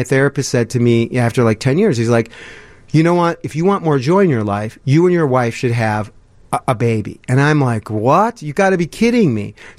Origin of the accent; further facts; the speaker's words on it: Kenilworth, Illinois, United States; I grew up in Kenilworth, which was a very small, wealthy community.